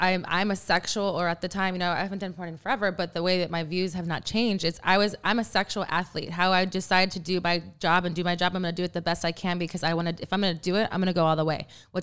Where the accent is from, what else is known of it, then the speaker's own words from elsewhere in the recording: Texas, United States; I mean, I'm from Texas, so I don't know if we had a party line.